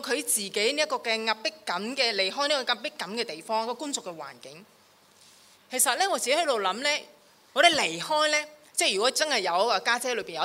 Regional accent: China; 即我深信我们中国人都是的，接待一个客人来到

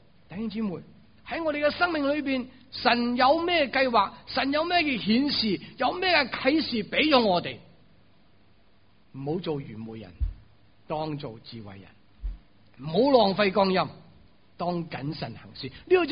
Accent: Hong Kong; 我哋香港人咧就会真系好似即系 take it for granted， 即系冇问题嘅。

